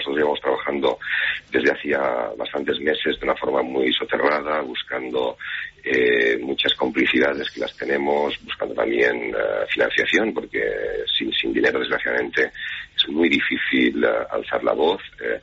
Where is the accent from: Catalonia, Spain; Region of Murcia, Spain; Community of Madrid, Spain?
Catalonia, Spain; lo que somos catalanes muy preocupados porque esta gente que gobierna en Cataluña nos quiere romper nuestro país